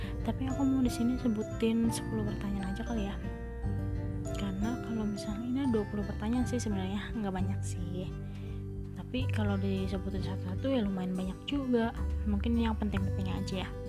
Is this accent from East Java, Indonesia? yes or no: no; Tangerang, Banten, Indonesia; Aku asalnya dari Tangerang, asli Tulen Tangerang. Dari lahir sampai gede di Tangerang.